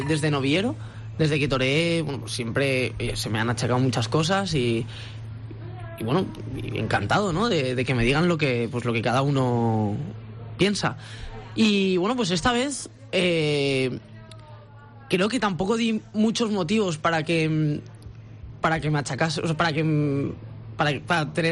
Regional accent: France; Spanish is a second language; Claro, bueno, y además soy francés

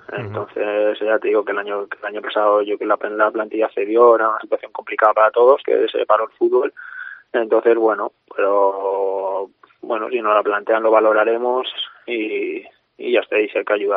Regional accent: Castillo de Bayuela, Castilla-La Mancha, Spain; soy de Toledo, de Talavera de Reina, un pueblo de Castillo-Bayuela, al lado de Talavera de Reina

